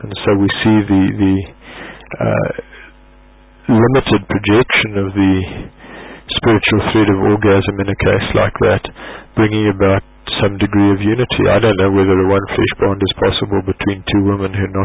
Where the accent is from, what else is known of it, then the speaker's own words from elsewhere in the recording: South Africa; As a South African, I have to ask those who are espousing this doctrine